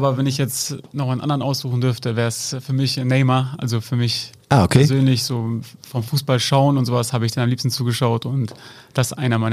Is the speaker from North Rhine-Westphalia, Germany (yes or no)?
no; Herzlake, Lower Saxony, Germany; also born or lived in Haselünne / Cloppenburg; ich bin in Haselünne geboren, bin dann in Herzlake groß geworden.